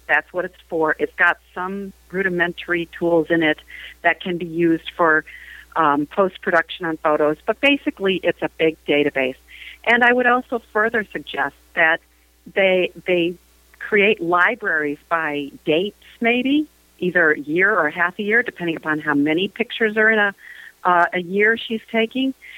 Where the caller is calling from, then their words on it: Massachusetts, United States; Hi, Mike. … I'm calling from Massachusetts.